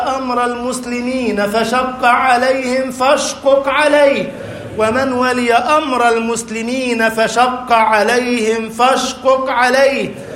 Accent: Egypt; اجعل بلدنا مصر أمنا أمانا، سخاء رخاء، وسائر بلاد المسلمين

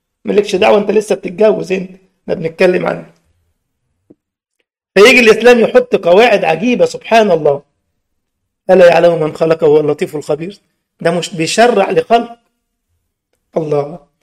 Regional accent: Egypt; عندنا في مصر موجود، فأنا مش عارف بقى، لكن هنا عندكم في الأصل بينكم كإخوة بيكون تطوع لله

